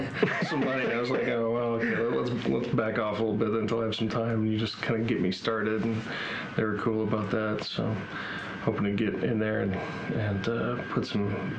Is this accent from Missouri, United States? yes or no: no; Alaska, United States; born there; also born or lived in Germany / Wisconsin / Virginia / Texas; And so I was born in Alaska, and then we moved every couple of years thereafter. Germany, Wisconsin